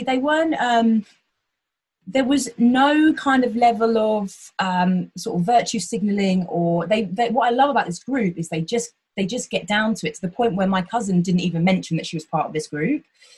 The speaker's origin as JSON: {"language": "English", "region": "East of England", "country": "United Kingdom", "said": "when I say I'm from Hertfordshire"}